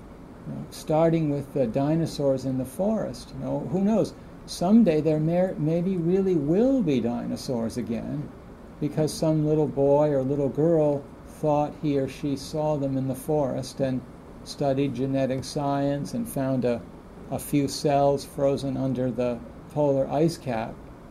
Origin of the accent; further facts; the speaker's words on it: Baltimore, Maryland, United States; I know that when I was young, growing up in Baltimore, my family lived in Baltimore, Maryland for a while, in an apartment complex.